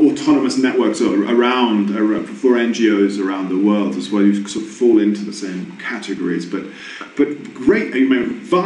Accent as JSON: {"language": "English", "country": "United Kingdom", "lives_now": "Colombia", "said": "I'm from the UK myself, as you can, all of you out there know, my listeners, but of course my accent."}